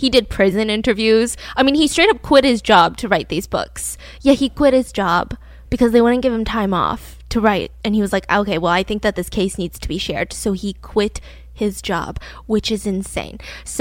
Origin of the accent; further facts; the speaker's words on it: Atlanta, Georgia, United States; Maybe I was drawn to this case because a lot of it takes place in my hometown of Atlanta, Georgia.